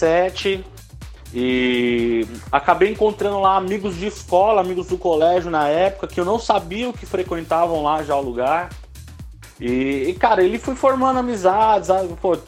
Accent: Pernambuco, Brazil; Eu sou pernambucano, né?

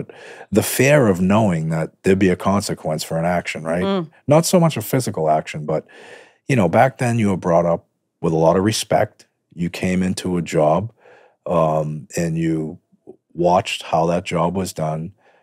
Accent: Boston, Massachusetts, United States; growing up in Boston, you know, you always hear of the great sport teams like the Boston Celtics, Boston Bruins.

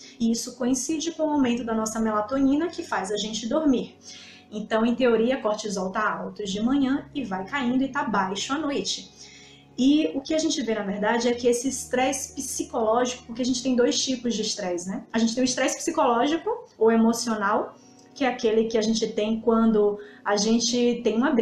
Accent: Salvador, Bahia, Brazil; now in São Paulo, Brazil; Assim que eu cheguei em São Paulo, eu sou de Salvador, tá certo? Eu sou baiana. Então, assim, eu tenho todo o estilo baiano de ser.

